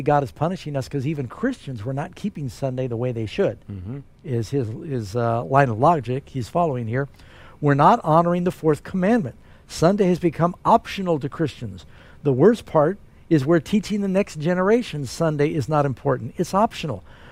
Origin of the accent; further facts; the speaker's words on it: Deep South, United States; I had basically gone back in time more than 50 years when I was young growing up in the Deep South.